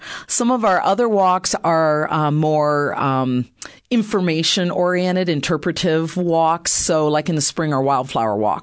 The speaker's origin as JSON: {"language": "English", "region": "Ohio", "country": "United States", "tie": "born or raised there", "said": "I grew up in Ohio where they're really, really common."}